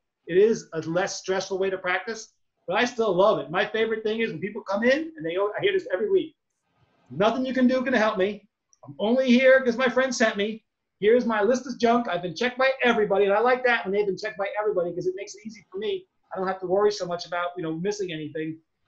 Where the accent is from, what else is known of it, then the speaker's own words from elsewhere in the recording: New York, United States; I'm a New Yorker, so you get a lot of arrogant people, big attitude